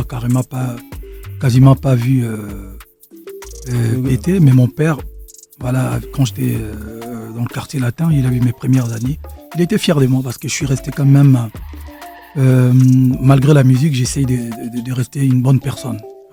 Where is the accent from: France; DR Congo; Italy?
DR Congo; Kinshasa; Moi, je viens de Bandal, Kinshasa, Congo, RDC.